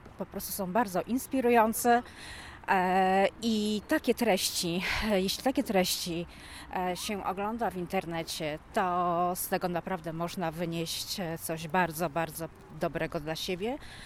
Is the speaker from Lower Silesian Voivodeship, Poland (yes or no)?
no; Mińsk Mazowiecki, Masovian Voivodeship, Poland; Ja jestem z Mińska Mazowieckiego, to z 40 km miejscowość położona od Warszawy. Nieduże miasto